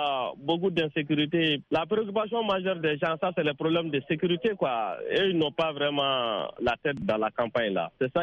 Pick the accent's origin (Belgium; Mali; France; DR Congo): Mali; moi, en tant que Malien, ça ne me dit absolument rien.